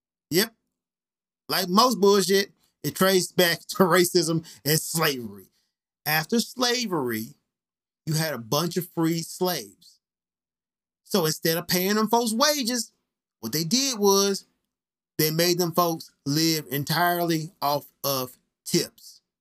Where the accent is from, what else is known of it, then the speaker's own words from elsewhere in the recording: the South, United States; I'm from the South, so I say salmon